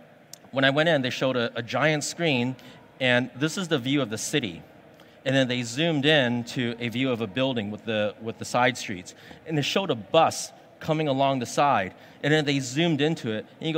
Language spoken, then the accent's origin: English; Hong Kong; English is a second language; the reason why I came here from Hong Kong was to learn a little bit more about what's happening in North America